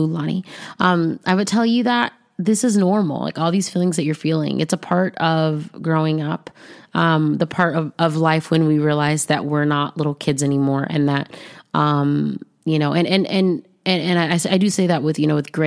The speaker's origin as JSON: {"language": "English", "region": "the South", "country": "United States", "said": "And so I'm from the South, and I just call this the Waited Out podcast."}